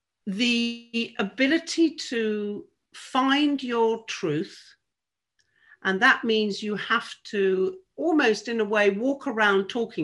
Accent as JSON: {"language": "English", "region": "South East England", "country": "United Kingdom", "said": "A, I'm a Southern girl. I come from Sussex."}